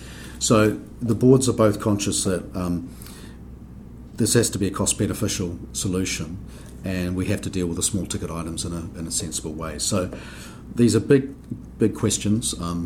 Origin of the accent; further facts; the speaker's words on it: New Zealand; you might tell from my accent, I come from New Zealand